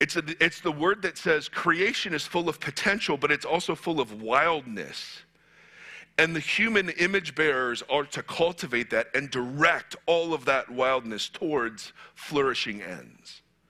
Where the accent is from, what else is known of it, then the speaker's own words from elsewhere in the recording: Ohio, United States; So growing up in Ohio, Xerxes, you're going to hear this when you get there.